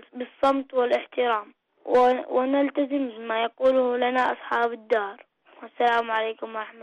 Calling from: Bahrain; من البحرين.

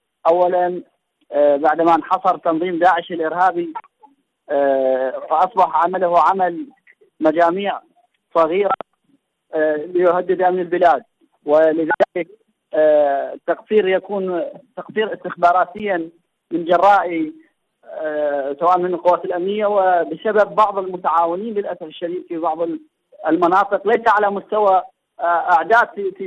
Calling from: Iraq; لخروج الاحتلال الأمريكي من بلادنا العراق

